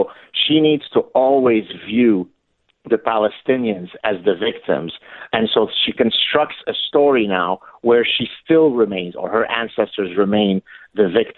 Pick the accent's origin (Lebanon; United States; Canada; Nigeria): Lebanon; moved away